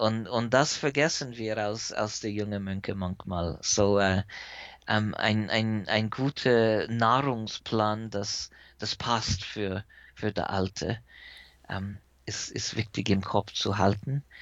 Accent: United States; German is a second language; now in Germany; weil ich bin Amerikaner

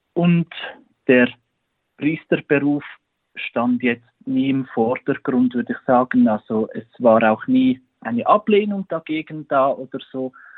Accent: Buochs, Nidwalden, Switzerland; Ich bin in Nidwalden, in Buchs, aufgewachsen. Ich war der älteste von 6 Kindern und ich bin auf einem Bauernhof aufgewachsen.

